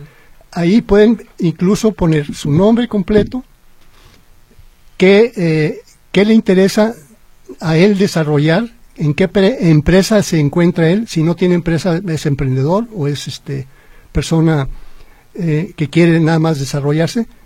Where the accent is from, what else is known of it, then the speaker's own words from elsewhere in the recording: Guadalajara, Jalisco, Mexico; Pues qué te digo, soy tapatío